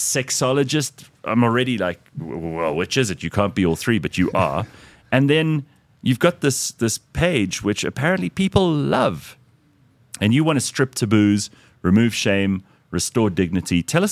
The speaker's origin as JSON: {"language": "English", "town": "Pretoria", "region": "Gauteng", "country": "South Africa", "tie": "born or raised there", "said": "I've got Afrikaans family and I don't have any axe to grind. I love Afrikaans people, right? I grew up in Pretoria."}